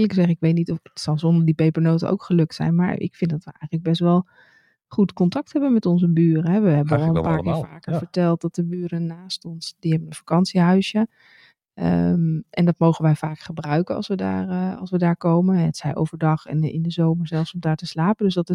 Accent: Netherlands; moved away as an adult; now in France; dat je daar als Nederlander in zo'n fijn Frans dorpje aankomt

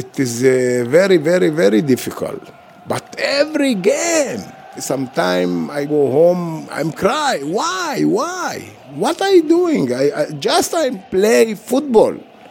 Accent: Jaffa, Tel Aviv District, Israel; English is a second language; I'm from Jaffa, go to the Olympic Games with the national team.

